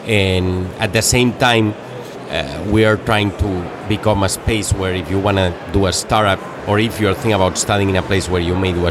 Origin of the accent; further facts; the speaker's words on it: Barcelona, Catalonia, Spain; Barcelona.